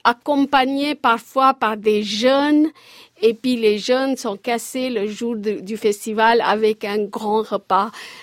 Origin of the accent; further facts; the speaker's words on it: Maharashtra, India; French is a second language; Moi, je suis originaire de l'Ouest, à côté de Bombay.